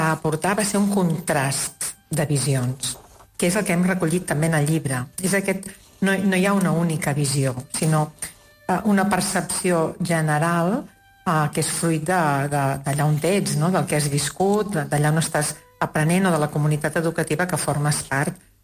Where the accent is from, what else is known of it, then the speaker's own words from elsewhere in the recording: Ripoll, Catalonia, Spain; jo soc de Ripoll, però treballo a Palafrugell